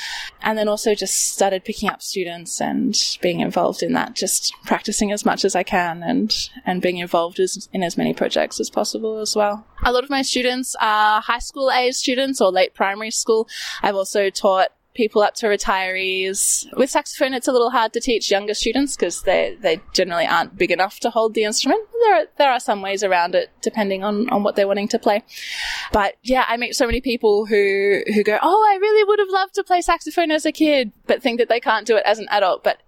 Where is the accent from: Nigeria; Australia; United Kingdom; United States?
Australia; As an Australian with a white background, like, often it feels like there's a distance between the multicultural aspects of within Australia.